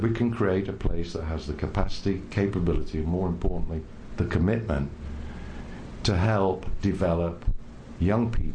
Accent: Sheffield, Yorkshire and the Humber, United Kingdom; attracting and keeping the best talent in my hometown of Sheffield.

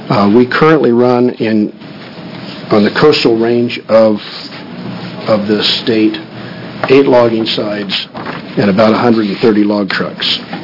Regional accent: Coos Bay, Oregon, United States; I'm from Coos Bay, and I have a log truck fleet as well as a logging business in the state

